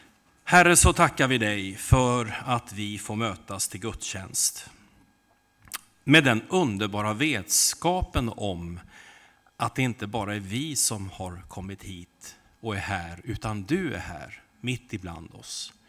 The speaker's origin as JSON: {"language": "Swedish", "town": "Södertälje", "region": "Stockholm County", "country": "Sweden", "said": "Men jag kommer från Södertälje"}